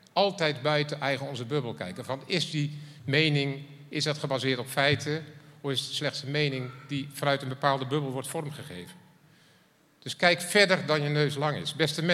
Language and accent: Dutch; North Holland, Netherlands; En dan ben ik blij dat we als Zaankanters in Nederland wonen